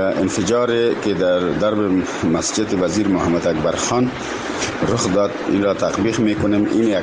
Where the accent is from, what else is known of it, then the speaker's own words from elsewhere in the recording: Jalalabad, Nangarhar, Afghanistan; از جلال آباد.